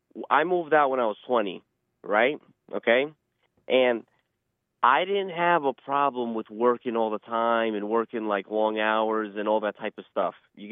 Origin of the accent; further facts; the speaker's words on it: United States; I grew up here in the United States